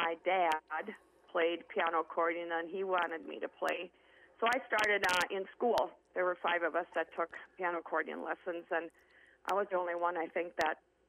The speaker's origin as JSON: {"language": "English", "town": "New Ulm", "region": "Minnesota", "country": "United States", "tie": "born or raised there", "said": "Well, I was born and raised in New Ulm, and I lived on the north end of town on Payne Street."}